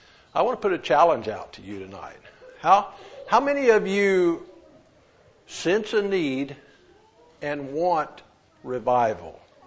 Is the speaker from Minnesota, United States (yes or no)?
no; North Carolina, United States; I'm from North Carolina, okay?